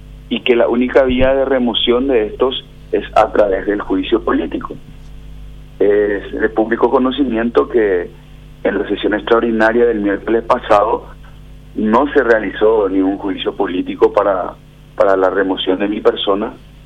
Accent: Paraguay; como diputado nacional, como ex miembro del Consejo, hoy ex, tengo que decir, y como paraguayo, promover la acción.

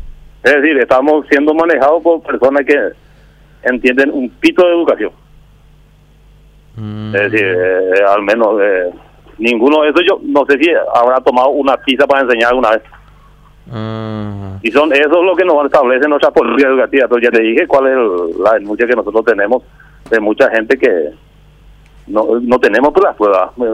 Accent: Itapúa, Paraguay; Es la más conocida, porque yo soy de Itapúa y esa empresa trabaja ahí.

